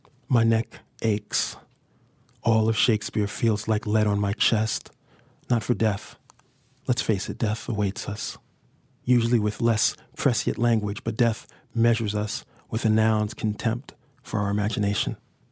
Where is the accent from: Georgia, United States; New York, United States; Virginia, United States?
New York, United States; New York City; because I'm a New Yorker born and raised, and I've kind of found a lot of natural elements in the city.